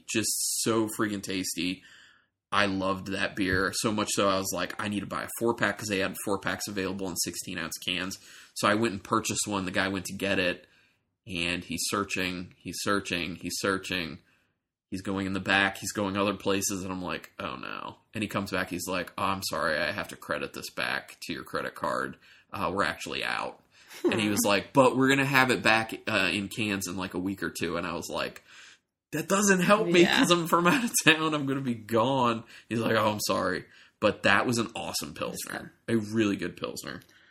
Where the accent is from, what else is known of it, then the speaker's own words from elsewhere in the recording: Baltimore, Maryland, United States; we're from Baltimore-ish area